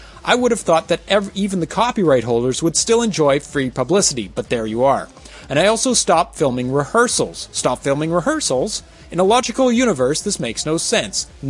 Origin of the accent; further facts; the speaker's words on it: United States; As an American, I would say that this is about First Amendment freedoms